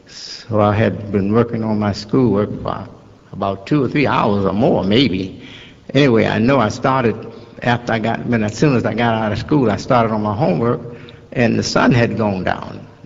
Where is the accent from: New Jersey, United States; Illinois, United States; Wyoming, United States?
Illinois, United States; Chicago; also born or lived in Detroit; My mother says she brought me from Detroit to Chicago in her arms when I was 11 months old. So I'm a Chicagoan, that's for sure.